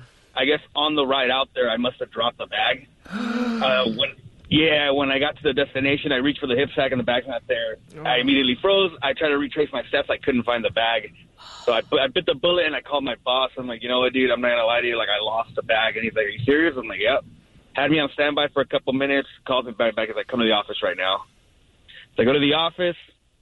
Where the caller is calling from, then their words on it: Bahamas; Well, I don't know if you guys can tell, but I'm calling from the Bahamas right now.